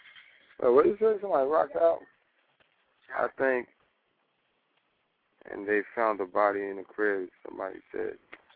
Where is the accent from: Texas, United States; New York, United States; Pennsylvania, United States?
New York, United States; So when something major like this happens, you know, I'm from New York.